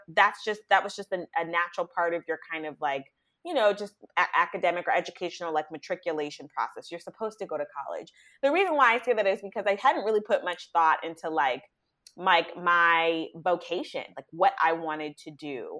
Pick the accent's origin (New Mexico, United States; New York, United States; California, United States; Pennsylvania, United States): California, United States; San Diego; I am a Cali girl through and through. Born and raised in San Diego. And I went to University of California, Santa Barbara.